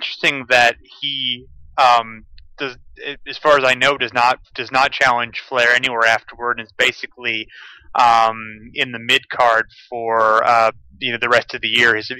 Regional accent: Toledo, Ohio, United States; I'm from Ohio, in the Midwest.

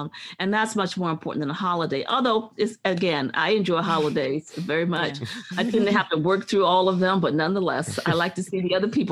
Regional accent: Virginia, United States; I grew up in Virginia, and as far as Virginians are concerned, there is no history except for Virginia history.

